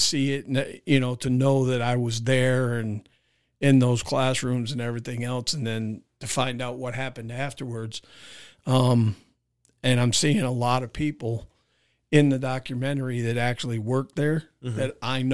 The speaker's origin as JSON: {"language": "English", "town": "Ogdensburg", "region": "New York", "country": "United States", "tie": "born or raised there", "said": "It's about a school that was run in my hometown up in Ogdensburg, New York."}